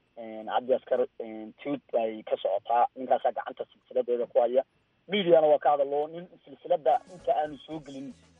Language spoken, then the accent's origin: Somali; Somaliland, Somalia; aniga shaksi ahaan waxaan ka soo jeedaa somalilan